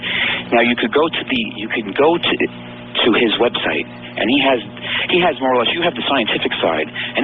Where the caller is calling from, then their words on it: New York City, New York, United States; I'm calling from New York City, Art.